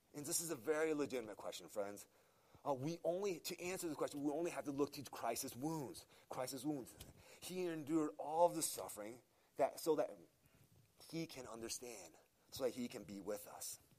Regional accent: Virginia, United States; So as an American, especially as an American growing up in Fairfax County, we believe a lie.

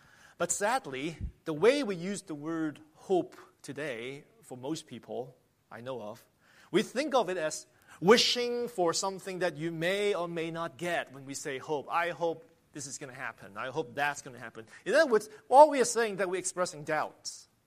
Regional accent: Hong Kong; growing up in Hong Kong, I have always enjoyed beautiful Christmas lights in the city.

